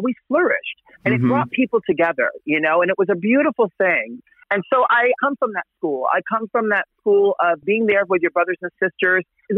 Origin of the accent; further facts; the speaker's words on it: Manhattan, New York, United States; Well, growing up in Manhattan, you know, I got to see all of the beautiful ups and downs of the city from the 70s to the 80s to the 90s.